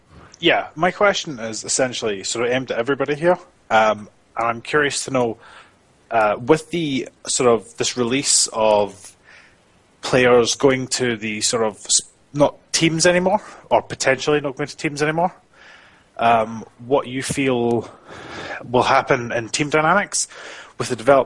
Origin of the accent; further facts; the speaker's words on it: Scotland, United Kingdom; Yes, no, I am. I am Scottish, yeah.